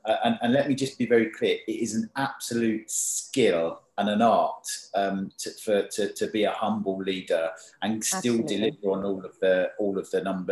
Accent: England, United Kingdom; it was immensely challenging because as an English person, it's also respecting and understanding the cultural differences

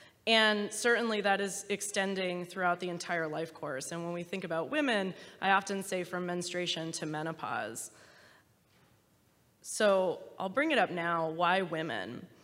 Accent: Pittsburgh, Pennsylvania, United States; As mentioned … I'm from Pittsburgh

